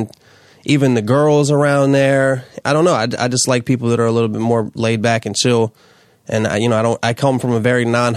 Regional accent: Dunkirk, Maryland, United States; now in California, United States; No, I'm from Dunkirk, Maryland, which is a small town that's actually a suburb of D.C.

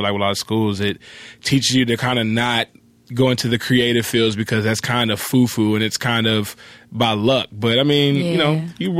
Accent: East Point, Georgia, United States; Yeah, I grew up in Atlanta. I grew up in East Point, and, you know, that's where, like

